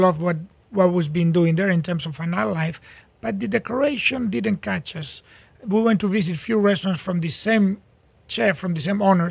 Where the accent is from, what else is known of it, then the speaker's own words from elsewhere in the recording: Barcelona, Catalonia, Spain; At the same time, we're from Barcelona. Barcelona, Catalonia right now is going under a little bit of a political distress in Spain and the separatists. We are very Catalanistic. We love Catalonia. We love Barcelona, but we are very Spanish.